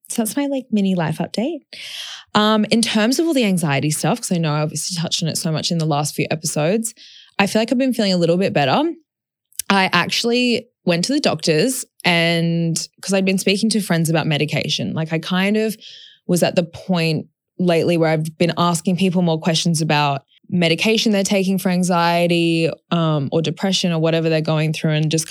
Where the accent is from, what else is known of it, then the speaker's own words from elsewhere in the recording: Brisbane, Queensland, Australia; Brisbane and see my nan. I'm going to stay with Yaz and see her family and just, you know, go back to my hometown for a hot second, which is always so funny. I'm always like, is this so weird that I grew up here?